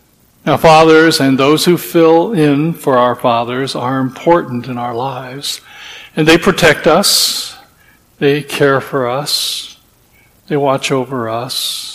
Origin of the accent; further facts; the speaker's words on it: Kansas City, Missouri, United States; when I was growing up in Kansas City, I was always wanted to look out the front door and go out on the front porch when the tornado sirens were blazing.